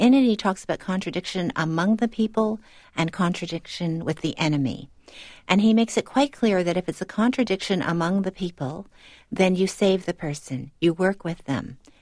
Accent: Canada; growing up in Canada, I had always felt like an outsider.

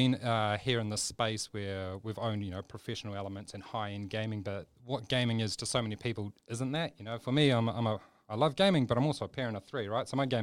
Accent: Rotorua, Bay of Plenty, New Zealand; just an everyday boy growing up in Rotorua.

